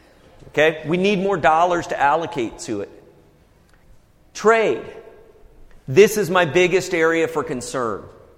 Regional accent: Midwest, United States; I'm from the Midwest. I realize that's oftentimes coming out here kind of a dirty word.

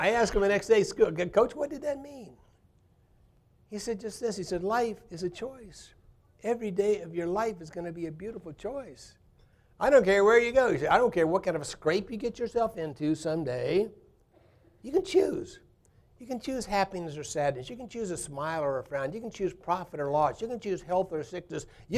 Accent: Kansas, United States; I was a hayseed from Kansas. I'd never been out of the four states of Kansas, Missouri, Nebraska, and Oklahoma.

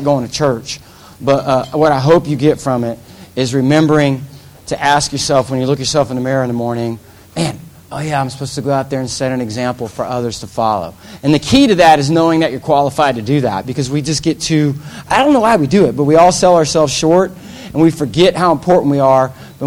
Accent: the South, United States; Like, I grew up in the South, so my mom would call him a bless your heart, right?

